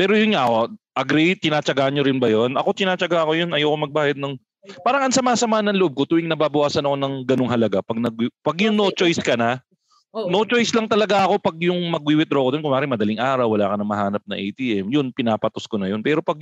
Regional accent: Malabon, Metro Manila, Philippines; di ba laking Malabon ako

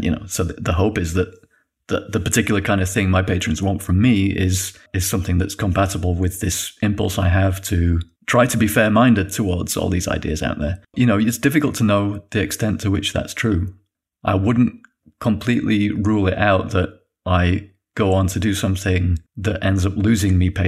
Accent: Yorkshire and the Humber, United Kingdom; mother's side is Polish, so I'm half Polish. I have a Polish name. I grew up in Yorkshire.

